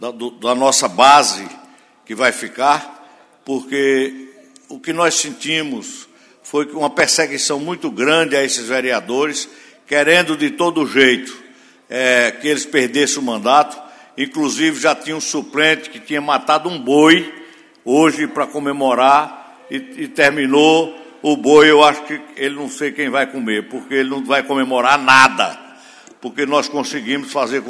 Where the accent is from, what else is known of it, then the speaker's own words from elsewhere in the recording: Garanhuns, Pernambuco, Brazil; dois vereadores da minha terra, dois vereadores de Garanhuns